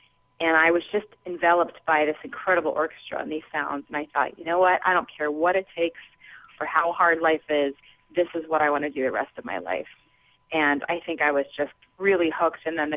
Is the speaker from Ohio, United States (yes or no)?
yes; Ohio, United States; I grew up in Midwest in Ohio, and my dad noticed my jaw was like on the floor